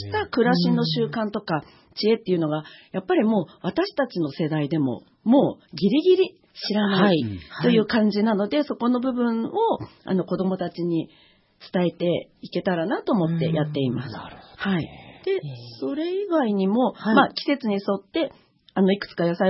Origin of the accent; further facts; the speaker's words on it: Numazu, Shizuoka, Japan; 私の実家である沼津市松永に2006年に開村しまして